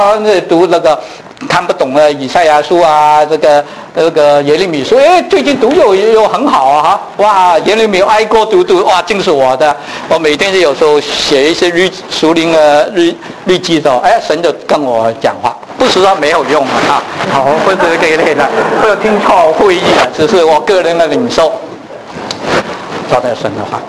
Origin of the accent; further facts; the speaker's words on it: Hong Kong; 我是一个香港人，香港仔，钱钱钱